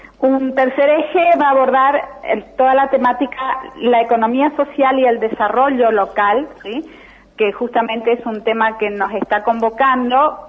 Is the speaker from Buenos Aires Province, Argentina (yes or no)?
no; Eldorado, Misiones, Argentina; yo soy oriunda del Dorado.